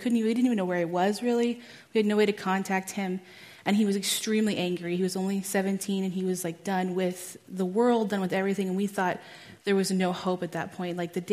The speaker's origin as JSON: {"language": "English", "region": "Texas", "country": "United States", "said": "I'm from Texas, and I'm a second-year student at GSSM."}